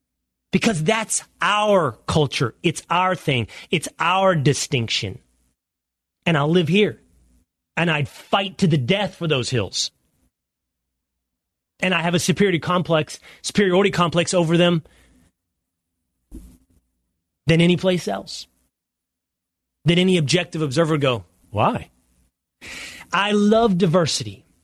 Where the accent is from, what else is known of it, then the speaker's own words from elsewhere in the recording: Texas, United States; I'm a Texan. I want us to have our, yeah, jingoistic Texan culture.